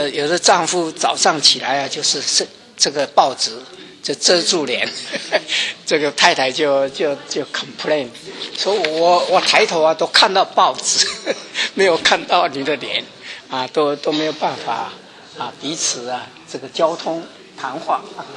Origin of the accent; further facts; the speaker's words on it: China; now in United States; 我们中国人呢、啊、有一个毛病，就是说啊，说不来。I love you 有没有讲没有了不讲了这个是毛病啊你知道吗我来美国以后